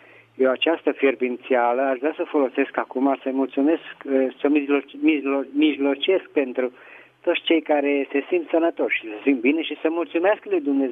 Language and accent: Romanian; Petroșani, Hunedoara County, Romania; din Petroșani.